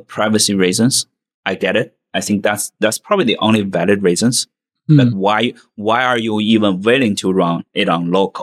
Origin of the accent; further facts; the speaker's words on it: Xi'an, Shaanxi, China; English is a second language; I grew up in Xi'an, where the Terracotta Warrior is.